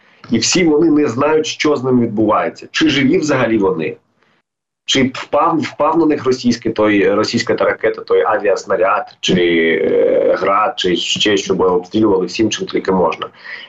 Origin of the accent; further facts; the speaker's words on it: Mariupol, Donetsk Oblast, Ukraine; я сам з Маріуполя, ти як це сказав, це місто, в якому я виріс